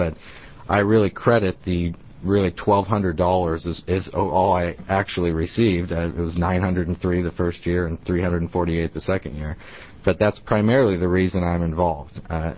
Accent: Coos Bay, Oregon, United States; now in Salem, United States; And I grew up in Coos Bay very proudly. Anyone who knows me knows that's where I'm from. I live in Salem area.

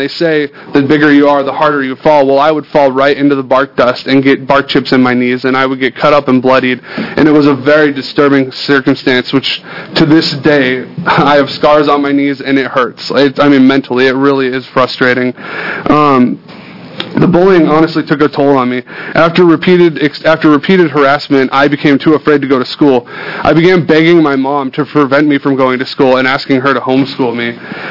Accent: Oregon, United States; also born or lived in Alaska; I grew up in Oregon and have attended Oregon public schools since the second grade upon my moving here from Alaska.

